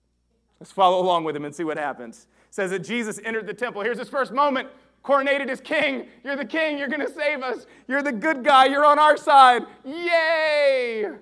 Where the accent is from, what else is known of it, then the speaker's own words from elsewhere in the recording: the South, United States; Now listen, y'all, I grew up in the South.